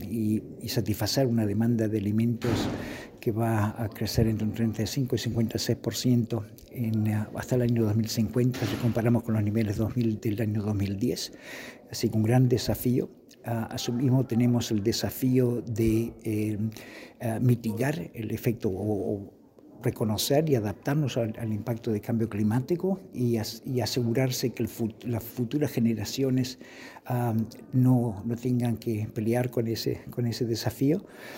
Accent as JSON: {"language": "Spanish", "country": "Uruguay", "moved": "yes", "said": "para mí, que me fui de Uruguay hace 40 años, es un placer estar de vuelta en casa."}